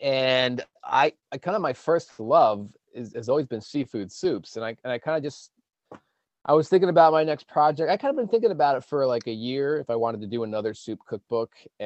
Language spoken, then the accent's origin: English; Northeast, United States; Like, I'm from the Northeast. I live in New England.